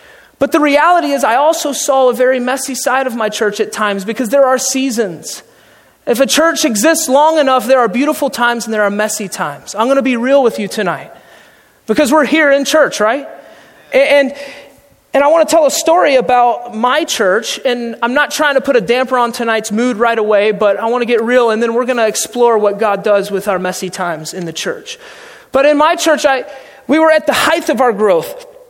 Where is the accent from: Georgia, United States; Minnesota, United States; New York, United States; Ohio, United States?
Georgia, United States; Atlanta; now in St. Joseph, United States; I grew up in Atlanta, Georgia, a suburb there in North Metro Atlanta. I am not from St. Joseph, Missouri.